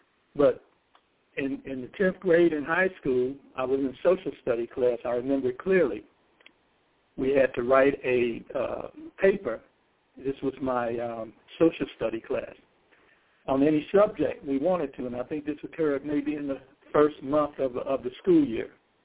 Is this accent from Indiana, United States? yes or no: yes; Gary, Indiana, United States; since I'm from Gary, Indiana, my hometown